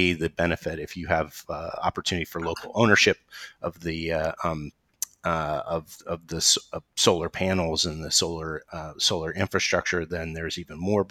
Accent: Athens, Ohio, United States; now in Atlanta, United States; I do live in Atlanta, but I grew up in Athens, Ohio, and my father and my sister live on the 400-acre farm where I grew up in southeastern Ohio

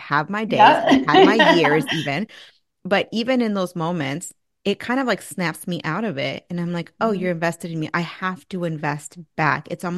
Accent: California, United States; Southern California.

